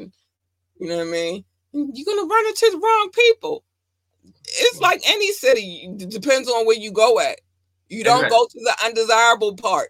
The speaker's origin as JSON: {"language": "English", "town": "Baltimore", "region": "Maryland", "country": "United States", "said": "I'm like, the hood is the hood everywhere. I came from Baltimore City."}